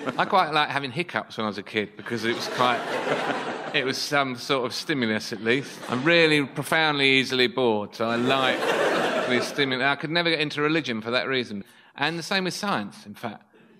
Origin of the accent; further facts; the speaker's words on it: Epping Forest, East of England, United Kingdom; I grew up in Epping Forest, not actually in the forest.